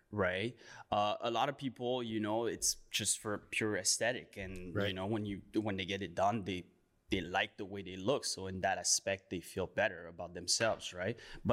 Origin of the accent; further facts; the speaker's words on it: France; English is a second language; now in Toronto, Canada; Well, I was born and raised in France. I came here to Canada in August of 2019.